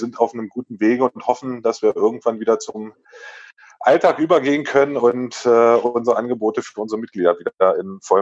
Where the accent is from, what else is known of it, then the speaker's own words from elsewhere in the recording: East Germany, Germany; ich bin ein Kind des DDR-Sportsystems